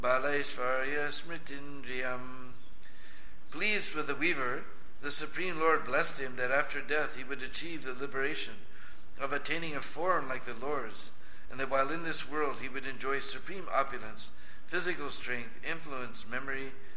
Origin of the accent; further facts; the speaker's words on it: United States; I was feeling embarrassed to tell anybody I'm American.